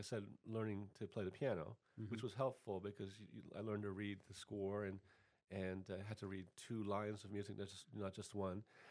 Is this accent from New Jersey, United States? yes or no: no; Baltimore, Maryland, United States; also born or lived in Vancouver / Philadelphia; Well, what happened was I was growing up in Baltimore, Maryland. Actually, I was born in Vancouver, and my father and my older brother are pianists. We moved from there to Philadelphia and then to Baltimore.